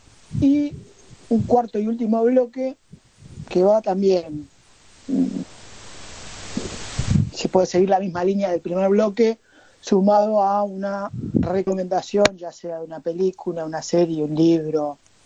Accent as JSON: {"language": "Spanish", "region": "Buenos Aires Province", "country": "Argentina", "said": "2 de Buenos Aires, o sea, si me cuento yo, somos 2 del Gran Buenos Aires, una de la Patagonia Argentina y la otra de la ciudad de Mar del Plata, también de Buenos Aires."}